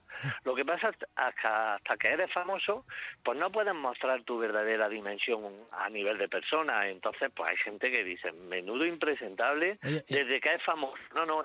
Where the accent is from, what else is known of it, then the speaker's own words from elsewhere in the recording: Spain; Porque como soy español, pues tú coges y dices, aquí reviento.